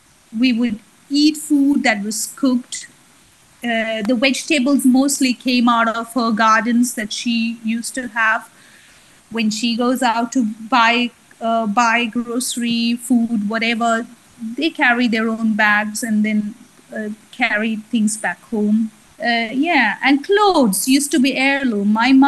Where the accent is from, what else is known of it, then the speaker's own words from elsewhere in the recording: India; moved away as an adult; now in United Arab Emirates; I'm born and brought up in India, and for most of my life now, I've been living in UAE for past 20 years.